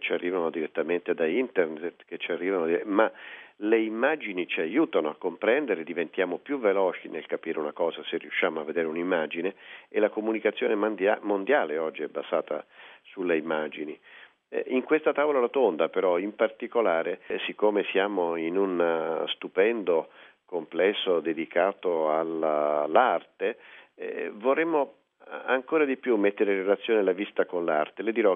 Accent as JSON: {"language": "Italian", "town": "Siena", "region": "Tuscany", "country": "Italy", "tie": "born or raised there", "lives_now": "Rome, Italy", "said": "Dal 1° novembre che io sono qui a Roma, la mia precedente sede è stata Siena. Io sono cresciuto e rimasto a Siena poi dalla mia laurea nel lontanissimo 73"}